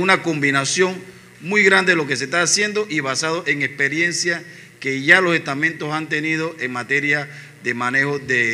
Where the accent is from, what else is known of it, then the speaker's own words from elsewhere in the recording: Panama; Es muy importante para nosotros hacer saber que debemos cooperar todos como panameños